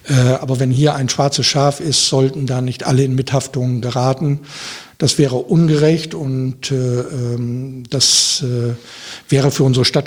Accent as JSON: {"language": "German", "town": "Osnabrück", "region": "Lower Saxony", "country": "Germany", "tie": "born or raised there", "also_born_or_lived": "Diepholz", "lives_now": "Wiesbaden, Germany", "said": "bevor ich vor 20 Jahren nach Wiesbaden kam, ich bin gebürtiger Norddeutscher, in Osnabrück geboren und studiert, aber dann in Diepholz gelebt. Das ist eine Kreisstadt 50 Kilometer nördlich von Osnabrück."}